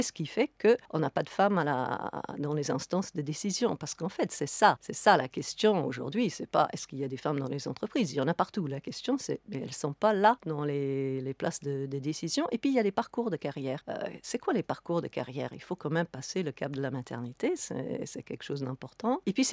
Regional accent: Aberdeen, Scotland, United Kingdom; French is a second language; j'ai grandi à Aberdeen à l'époque où on a découvert le pétrole. Et j'ai vu cette ville passer d'une ville de pêcheurs plutôt en déclin à une ville vraiment en très forte croissance

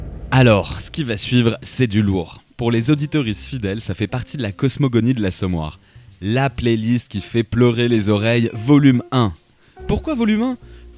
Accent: Saint-Denis, Île-de-France, France; J'ai grandi à Saint-Denis

